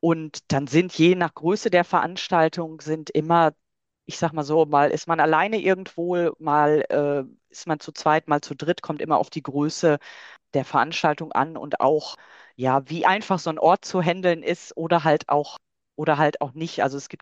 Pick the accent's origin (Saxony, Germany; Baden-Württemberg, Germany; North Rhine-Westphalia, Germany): North Rhine-Westphalia, Germany; Hagen; Kunstquartier in meiner Heimatstadt in Hagen.